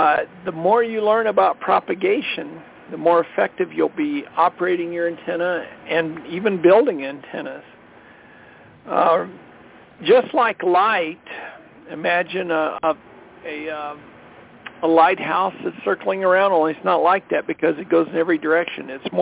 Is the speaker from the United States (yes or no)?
yes; Colorado, United States; This is the NLA Hamps Net. … from Colorado.